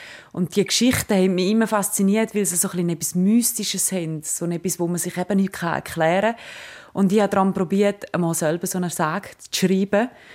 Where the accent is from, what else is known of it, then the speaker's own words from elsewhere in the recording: Appenzell, Appenzell Innerrhoden, Switzerland; now in St. Gallen, Switzerland; ich bin 30, in Appenzell aufgewachsen, wohne mittlerweile schon lange in St. Gallen